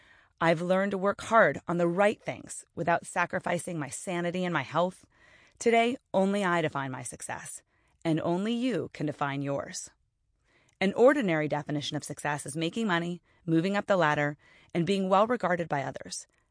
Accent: United States; born there; I was born in the United States, where education is widely available to both genders.

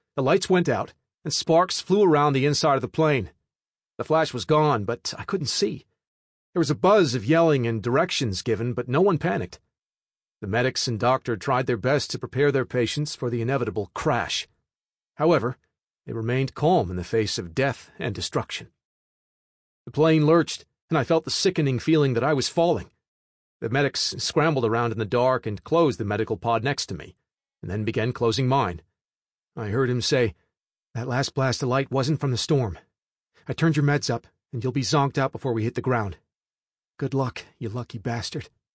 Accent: Water Hill, Tennessee, United States; I was born and raised in the Nashville, Tennessee area, and lived in several small towns before my dad and mom settled down outside of Water Hill, Tennessee. I lived there until I joined the Army.

